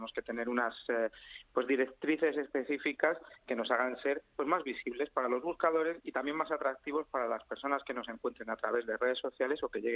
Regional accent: Almería, Andalusia, Spain; born there; en mi provincia, yo nací en Almería

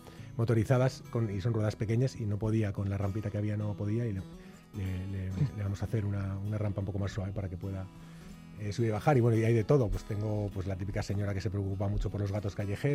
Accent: Pozuelo de Alarcón, Community of Madrid, Spain; now in Colmenarejo, Spain; hace 6 años fui a vivir a Colmenarejo. Yo soy de Pozuelo de Alarcón, pero buscaba un entorno natural y la verdad es que lo he encontrado en Colmenarejo.

